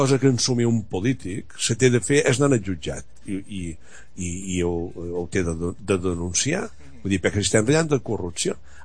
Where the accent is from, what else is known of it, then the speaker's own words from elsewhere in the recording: Balearic Islands, Spain; accent: Menorcan; que jo som menorquí parlant, som una persona que m'agrada més ratllar el menorquí perquè pensa en menorquí que no és castellà